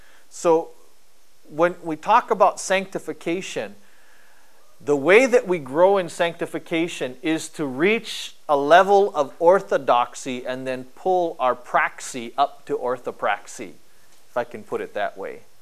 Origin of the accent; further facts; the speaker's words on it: Philippines; I'm Filipino, Filipinos eat bitter melon